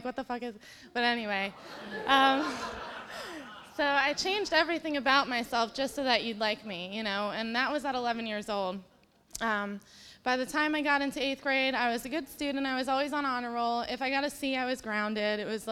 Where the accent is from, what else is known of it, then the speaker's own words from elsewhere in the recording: Staten Island, New York, United States; born there; I was born in Staten Island, New York, to a loving family.